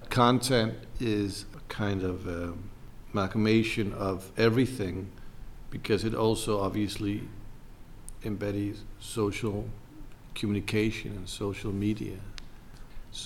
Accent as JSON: {"language": "English", "region": "New York", "country": "United States", "tie": "born or raised there", "said": "Well, I grew up in New York, so obviously English was always more natural for me. It was my kind of teenage language."}